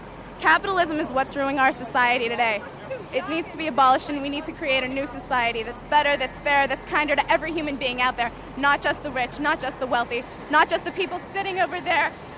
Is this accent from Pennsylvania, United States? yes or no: yes; Pittsburgh, Pennsylvania, United States; No, I'm from Pittsburgh.